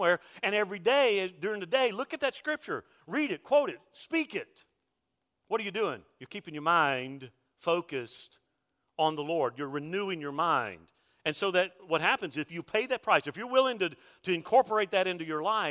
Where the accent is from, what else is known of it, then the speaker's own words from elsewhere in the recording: Mobile, Alabama, United States; Listen, I grew up in Hurricane Alley. Living on the Gulf Coast, there in Mobile, I can remember as a kid growing up, I survived several hurricanes.